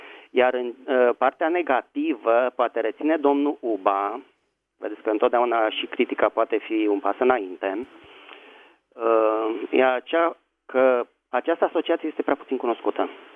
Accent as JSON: {"language": "Romanian", "region": "Bucharest", "country": "Romania", "said": "sunt din București."}